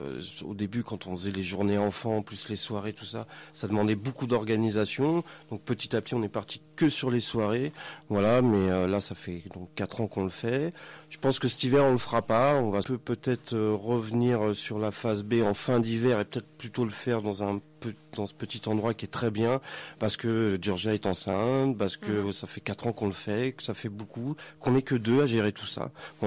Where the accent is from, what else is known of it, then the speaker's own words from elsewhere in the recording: France; Chez nous en France, et justement ça se fait très peu.